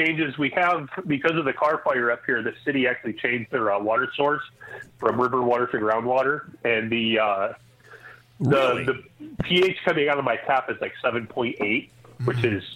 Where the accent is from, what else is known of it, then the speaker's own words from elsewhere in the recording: East Coast, United States; Or Concord. However it is. I'm from the East Coast. It's Concord.